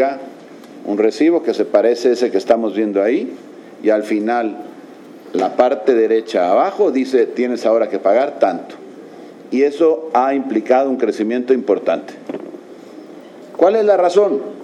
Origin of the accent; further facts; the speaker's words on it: Veracruz, Mexico; yo soy del estado de Veracruz y entiendo muy bien lo que se ha explicado que pasa en Yucatán.